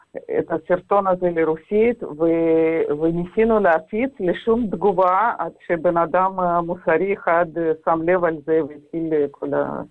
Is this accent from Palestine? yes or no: no; Russia; Hebrew is a second language; now in Israel; אני גדלתי ברוסיה, לא הייתה לנו שום ידע על למה אנחנו יהודים ודברים כאלה, וכשאני עזבתי את רוסיה